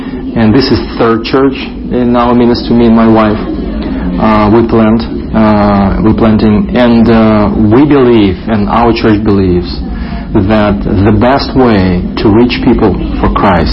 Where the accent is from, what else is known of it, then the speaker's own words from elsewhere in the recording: Minsk, Belarus; English is a second language; I'm from Belarus, Minsk, and I'm a pastor of New Covenant Church. I was born in a non-Christian family.